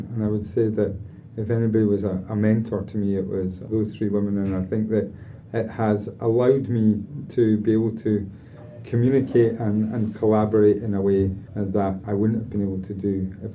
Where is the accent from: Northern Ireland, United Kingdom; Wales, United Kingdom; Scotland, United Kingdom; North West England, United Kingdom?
Scotland, United Kingdom; I'm Scottish and, you know, J.K. Rowling began writing in Edinburgh and so on.